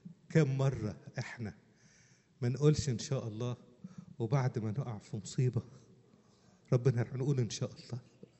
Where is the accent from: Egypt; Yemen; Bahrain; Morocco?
Egypt; Upper Egypt; هقول لكم على حاجة ظريفة من عندنا من الصعيد. عندنا في الصعيد في حواديت لها مغزى